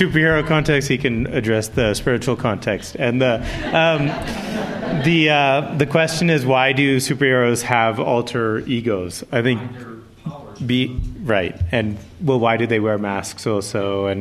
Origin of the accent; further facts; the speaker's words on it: Boston, Massachusetts, United States; We grew up in Boston, but we used to go spend our summers in India.